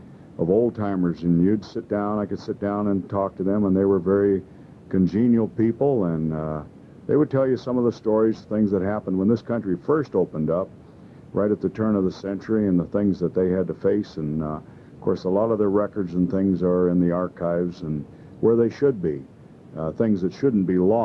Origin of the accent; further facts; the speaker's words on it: North Carolina, United States; moved away as an adult; now in Alaska, United States; Well, Jim, I came up from North Carolina in 1950. I had wanted to come to Alaska